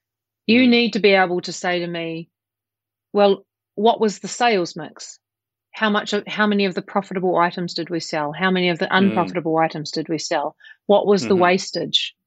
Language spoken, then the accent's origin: English; Invercargill, Southland, New Zealand; So I went off to your version, a TAFE, our version, a Polytech in Invercargill in my hometown, and did a 2-year diploma in hospitality management